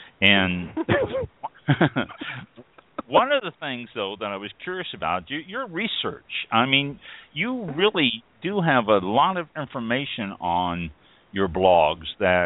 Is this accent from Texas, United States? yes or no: no; Kansas City, Missouri, United States; I grew up in Kansas City, Missouri, and I know scary and tornadoes.